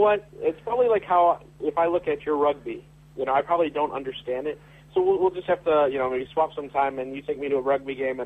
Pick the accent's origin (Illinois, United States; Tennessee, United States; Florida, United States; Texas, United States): Illinois, United States; Chicago; I grew up in Chicago, and, the first sport that comes to mind is baseball. And I grew up a Cubs fan.